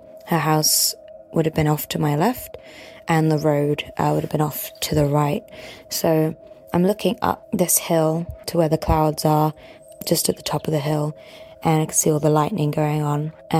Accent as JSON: {"language": "English", "region": "England", "country": "United Kingdom", "said": "I'm from England"}